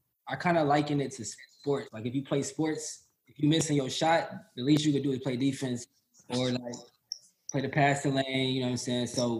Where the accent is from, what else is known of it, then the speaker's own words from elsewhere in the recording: Hammond, Indiana, United States; also born or lived in Chicago, United States; Yeah, I was born in Chicago, and so I lived there up until like sixth grade, and then I moved to a small town called Hammond, Indiana, which is near Gary.